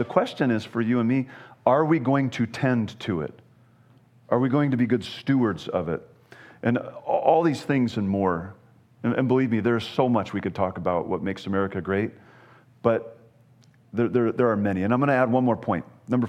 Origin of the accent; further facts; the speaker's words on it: Idaho, United States; now in Montana, United States; I mean, I was raised in Idaho, right?